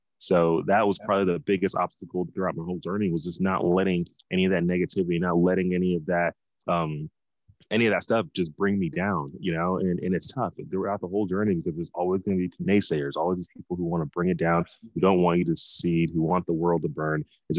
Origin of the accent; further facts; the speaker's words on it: Dallas, Texas, United States; I'm originally from Dallas, Texas. Grew up there my whole life. Both of my parents immigrated from Nigeria to the U.S. Back in the 80s before deciding to settle in Dallas